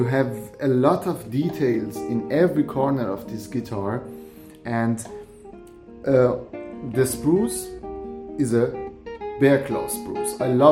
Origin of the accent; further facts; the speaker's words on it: France; accent: French; English is a second language; I'm sorry for my French accent.